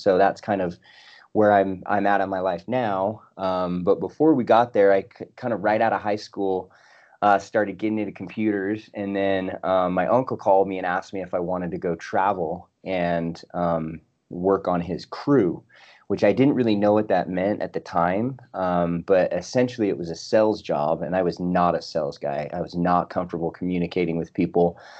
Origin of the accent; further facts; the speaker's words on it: Utah, United States; I'll try and be brief, but so I grew up in Utah. I come from a sports family, played a lot of sports growing up.